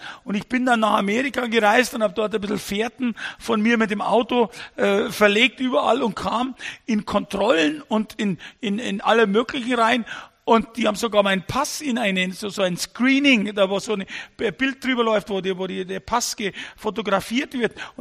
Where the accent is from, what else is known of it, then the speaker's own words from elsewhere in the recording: Bavaria, Germany; Also wenn man bei uns in Bayern aufwächst und ist katholisch, so wie ich das bin